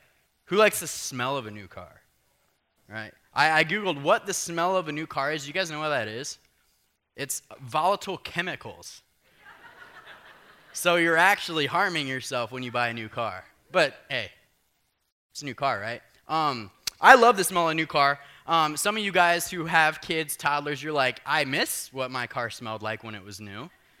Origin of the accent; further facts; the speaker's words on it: Southern US, United States; I was raised in the South, and if you were raised in the South, that means people talk back to preachers, but in a good way.